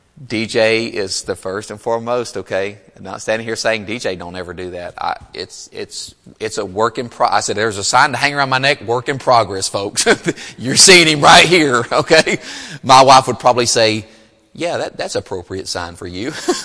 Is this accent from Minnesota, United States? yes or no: no; Burkeville, Texas, United States; I come from Burkeville, Texas, Center Texas area. Traffic ain't nothing like here.